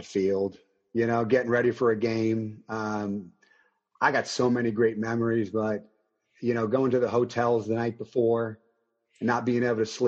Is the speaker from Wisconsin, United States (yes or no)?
no; New York, United States; You know, I came from Long Island, so Long Island wasn't, you know, wasn't the way it is here.